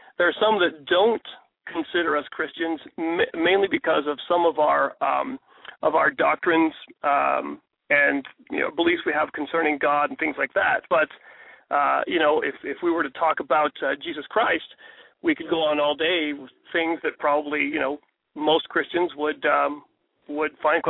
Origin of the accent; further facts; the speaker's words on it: Florida, United States; Well, I was born in Florida and lived there for quite a few years. I grew up and was a kid in Florida.